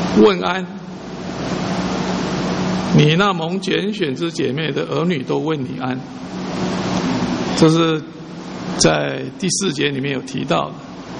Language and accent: Chinese; China; 因为我们中国人都有好客的这种习俗，所以有的时候这个情面上面摆不下来。